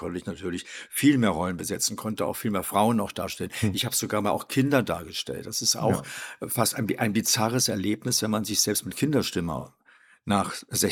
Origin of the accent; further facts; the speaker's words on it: Schwerin, Mecklenburg-Vorpommern, Germany; also born or lived in Ballroda; geboren bin ich 1957 bei Torgau in Ballroda, einem kleinen Dorf an der Elbe. Bin dann durch verschiedene Umzüge, mein Vater war bei der Armee und bei der Polizei, da ist er viel versetzt worden, irgendwann in Schwerin gelandet, da aufgewachsen.